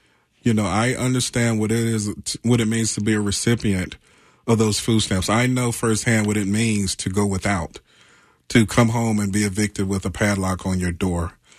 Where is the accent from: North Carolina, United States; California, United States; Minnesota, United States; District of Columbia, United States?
North Carolina, United States; Fayetteville; having that experience firsthand with my brother growing up in Fayetteville, North Carolina, being raised by my grandmother